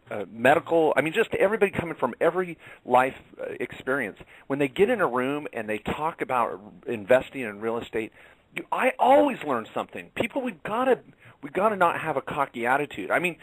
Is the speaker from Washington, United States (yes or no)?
yes; Washington, United States; I grew up in Washington State. For those that don't know, that's where I grew up.